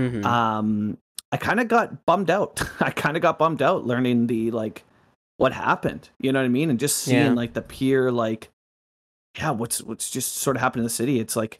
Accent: Canada; I grew up in Canada, right? So we're not learning about the history of American cities, right?

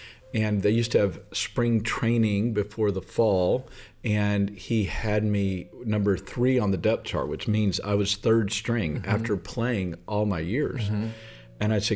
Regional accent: Texas, United States; And I grew up in Southeast Texas, so guys didn't cry.

